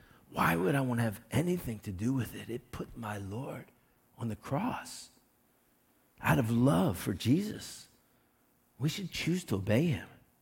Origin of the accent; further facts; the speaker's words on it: Baltimore, Maryland, United States; I'm from Baltimore, Maryland, and I love my crabs.